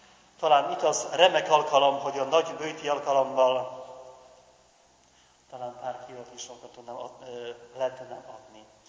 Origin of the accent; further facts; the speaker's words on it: Poland; Hungarian is a second language; moved away as an adult; now in Sződliget, Hungary; lengyel vagyok, már 12. évet töltök itt Magyarországon